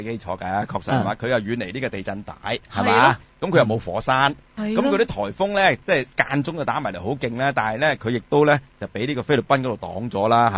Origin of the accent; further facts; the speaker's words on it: China; 即係賣鴉片嚟毒害我哋中國人嚇